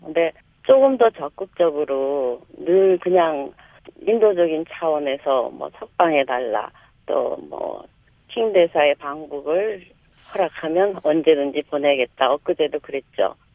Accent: United States; 그런 발언을 할 위치인가 같은 미국 사람으로서 아쉽네요.

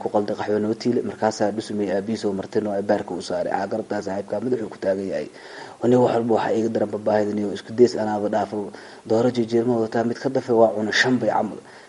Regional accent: Mogadishu, Banaadir, Somalia; waxaan ku dhashay Soomaaliya gaar ahaan magaalada Muqdisho degmada Yaqsi isla meeshaasaa kusoo barbaaray

